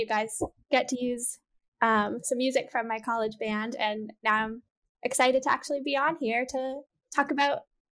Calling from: Honolulu, Hawaii, United States; Yes, I am calling in from Honolulu, where I'm a PhD student at the University of Hawaii Manoa.

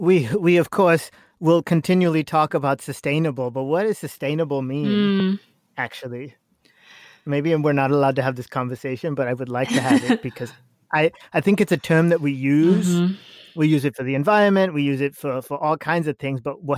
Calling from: San Francisco, California, United States; I am calling you from San Francisco.

